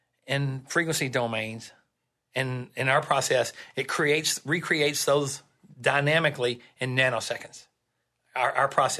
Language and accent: English; Texas, United States; I'll make it a short story here. We're from Texas, and we usually tell long stories.